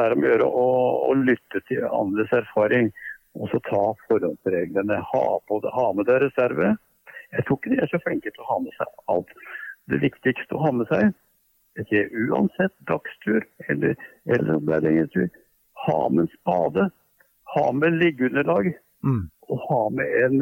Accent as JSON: {"language": "Norwegian", "town": "Bærum", "region": "Akershus", "country": "Norway", "tie": "born or raised there", "said": "I Bærum, der jeg vokste opp, var det faktisk en aktiv hundeklubb."}